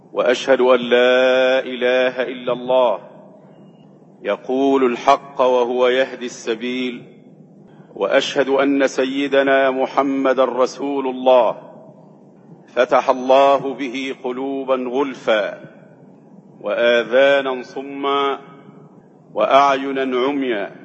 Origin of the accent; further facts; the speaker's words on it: Egypt; ورغم أن عندنا في مصر كليات للتربية